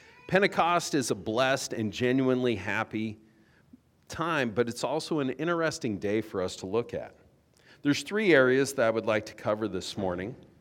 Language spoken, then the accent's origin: English; Boise, Idaho, United States; compared to when I was a kid growing up in Boise, Idaho, attending First Presbyterian Church